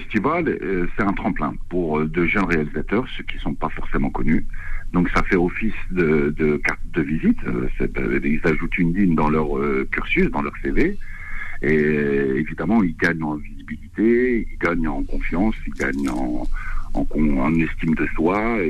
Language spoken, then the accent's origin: French; Mantes, Île-de-France, France; Alors, effectivement, Cannes, on va dire que de chez nous, à Mantes, pour beaucoup de jeunes réalisateurs, ça paraît inaccessible.